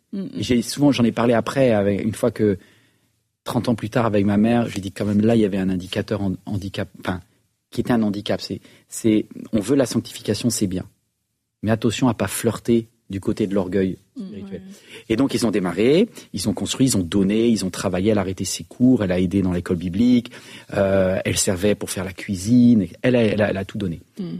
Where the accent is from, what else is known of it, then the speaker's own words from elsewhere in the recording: Brittany, France; Mais nous, on vient de Bretagne. Donc là, je parle de blanc.